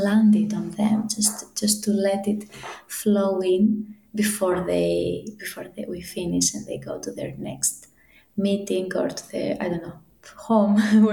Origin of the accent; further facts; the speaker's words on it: Greece; English is a second language; now in Netherlands; I come from Greece originally, but I've never really worked in Greece in as a learning consultant. I live in the Netherlands